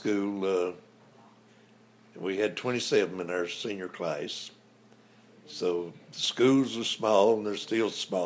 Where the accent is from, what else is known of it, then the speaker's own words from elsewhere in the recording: United States; I was born in Jackson County, here on Cedar Creek, 1936.